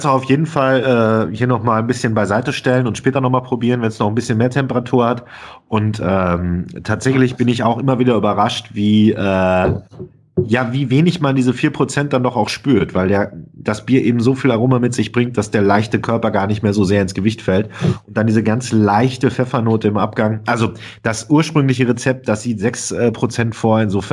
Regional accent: Dortmund, North Rhine-Westphalia, Germany; also born or lived in Bochum; Und als Hausmarke haben wir ja hier als Dortmunder

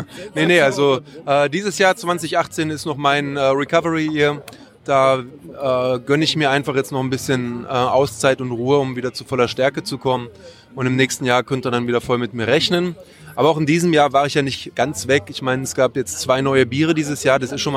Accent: Berlin, Germany; born there; da ich ja eh jetzt wieder in Berlin wohne, wo ich auch geboren wurde

